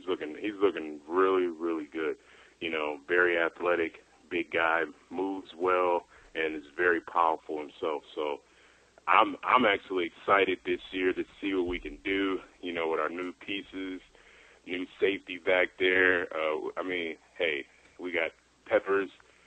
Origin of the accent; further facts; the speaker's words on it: Milwaukee, Wisconsin, United States; I'm from Milwaukee, Wisconsin, so I bleed cheese.